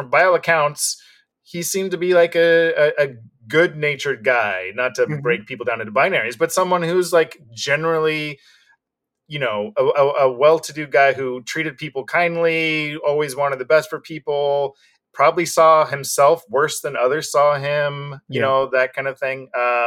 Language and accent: English; San Diego, California, United States; moved away as an adult; now in Los Angeles, United States; I'm from San Diego, so I've always been LA and Hollywood adjacent. Yeah. Not until my adult did I actually move to LA and got to live the dream.